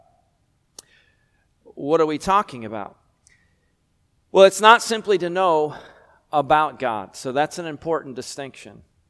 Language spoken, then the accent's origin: English; New York, United States; I told somebody I was from New York and somebody asked me if we had trees there.